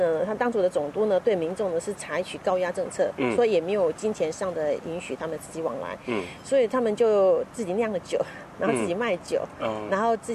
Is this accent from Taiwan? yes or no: yes; Taiwan; 我是台湾人哈，以台湾来讲